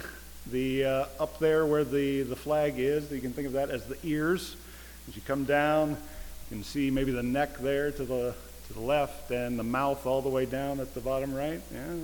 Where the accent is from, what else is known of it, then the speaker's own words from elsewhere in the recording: Bracken County, Kentucky, United States; I'm from Bracken County, Kentucky. Grew up on a tobacco farm there, and grew up in church